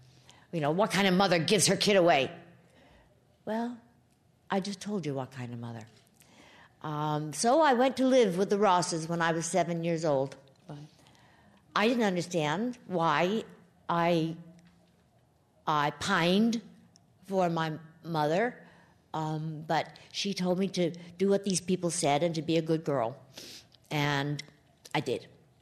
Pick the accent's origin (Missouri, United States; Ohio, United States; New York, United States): New York, United States; New York City; I grew up in New York City. We were very poor.